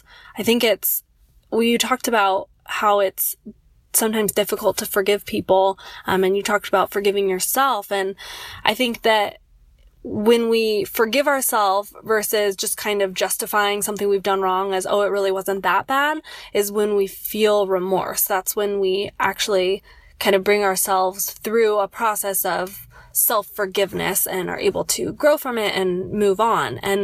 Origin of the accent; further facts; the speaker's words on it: Loma Linda, California, United States; I'm from Loma Linda, California.